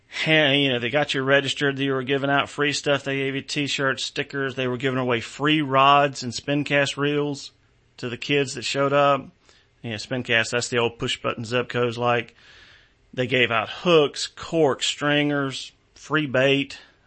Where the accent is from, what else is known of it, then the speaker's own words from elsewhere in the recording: the South, United States; and I'm a Southerner and I've never met a stranger.